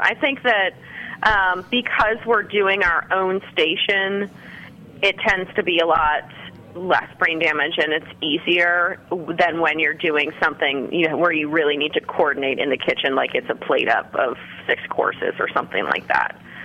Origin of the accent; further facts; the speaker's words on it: Virginia, United States; I'm not. I moved here about 13 months ago.